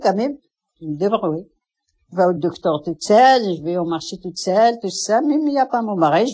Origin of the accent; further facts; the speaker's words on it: Kabylie, Algeria; now in France; Ouais. Je suis Kabyle, la petite Kabylie.